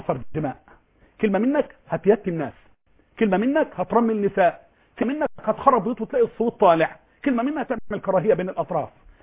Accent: Egypt

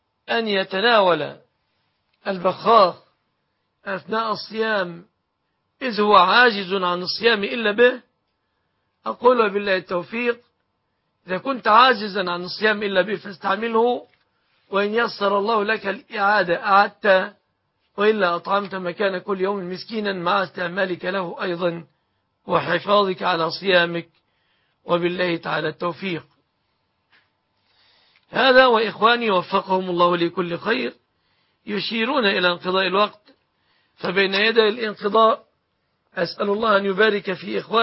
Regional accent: Egypt; بلادنا مصر

